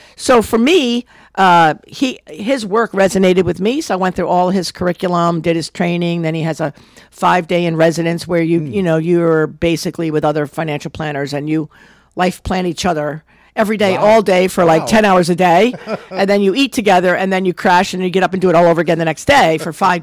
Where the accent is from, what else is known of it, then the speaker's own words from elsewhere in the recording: Wappingers Falls, New York, United States; I grew up in Wappingers Falls, been in Dutchess County most of my life